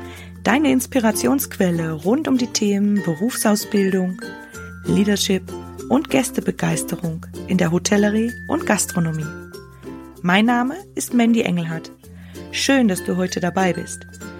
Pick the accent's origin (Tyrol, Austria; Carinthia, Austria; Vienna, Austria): Tyrol, Austria; wie das bei uns in Österreich, in Tirol so ist.